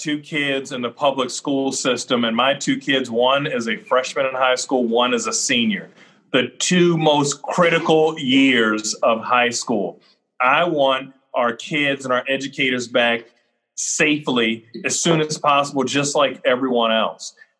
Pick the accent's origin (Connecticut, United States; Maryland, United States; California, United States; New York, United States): Maryland, United States; I grew up in Baltimore County, and I love Johnny O.